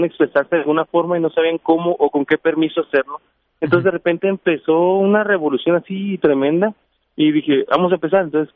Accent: Guadalajara, Jalisco, Mexico; also born or lived in Los Angeles / San Diego; now in Tijuana, Mexico; yo tengo 10 años viviendo en la frontera. Uh-huh. Yo soy originario de Guadalajara, pero he vivido muchos años en la frontera. Me tocó vivir en Estados Unidos, en Los Ángeles, en San Diego. Uh-huh. Ahora yo tengo 10 años viviendo en Tijuana.

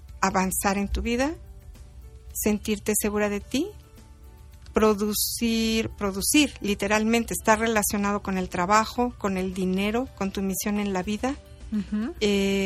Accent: Mexico; nosotros somos mexicanos y tenemos ADN mexicano en el ombligo

